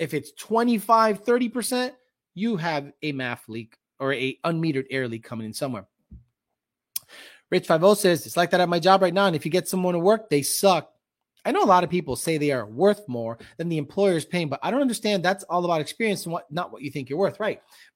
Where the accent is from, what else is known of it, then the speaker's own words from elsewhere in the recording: Holyoke, Massachusetts, United States; Where I grew up in Holyoke, Massachusetts, it's an industrial town.